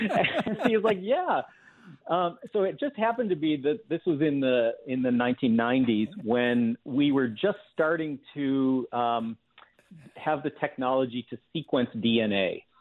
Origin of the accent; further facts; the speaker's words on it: Michigan, United States; I grew up in Michigan, and my family, like a lot of Wisconsin families, would go up north every spring to pick morel mushrooms on our property at our hunting cabin up north.